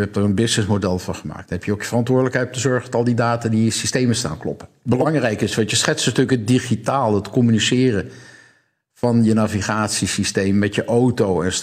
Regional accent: Amsterdam, North Holland, Netherlands; Ja, maar ik ken mijn Amsterdammers. Ik ben zelf Amsterdammer.

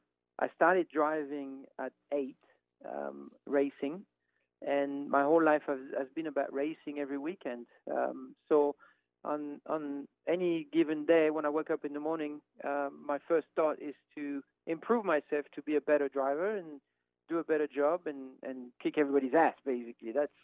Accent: France; I grew up in France

